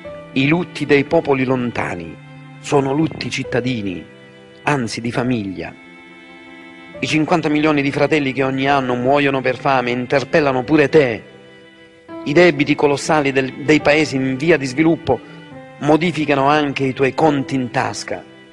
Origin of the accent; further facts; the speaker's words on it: Santa Maria di Leuca, Apulia, Italy; i monaci del convento del mio paese, io sono del capo di Santa Maria di Leuca, avevano scolpito sullo stipite delle loro celle.